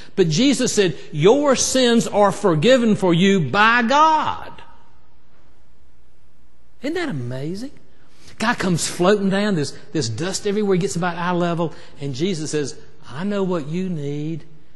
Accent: Troy, United States; Now, when I grew up in Troy

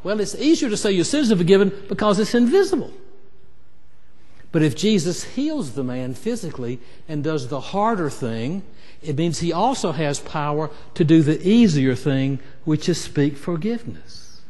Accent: Troy, United States; Now, when I grew up in Troy

